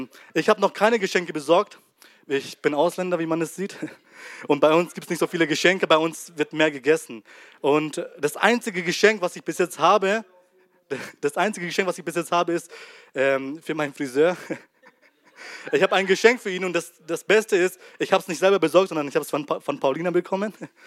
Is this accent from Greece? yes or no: no; Myanmar; Wisst ihr, ich komme nicht aus Deutschland und bei uns in Burma, das ist in Myanmar, in Asien ist es